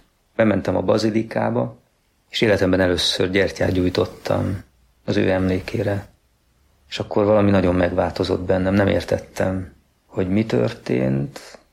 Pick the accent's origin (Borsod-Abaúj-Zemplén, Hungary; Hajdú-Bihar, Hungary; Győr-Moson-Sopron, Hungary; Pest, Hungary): Győr-Moson-Sopron, Hungary; Győr; cselédek voltak a mi őseink anyai ágon. Győrben, panelrengetegben fölnevelődtem a nővéremmel együtt, úgy 18 éves koromig